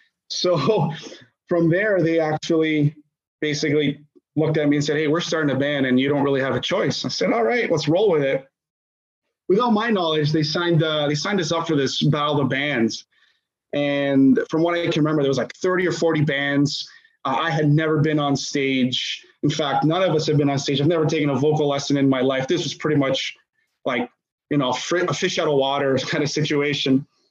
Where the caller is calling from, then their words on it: Markham, Ontario, Canada; I'm calling from Toronto. Well, just north of Toronto, just about 45 minutes north of Toronto and Markham.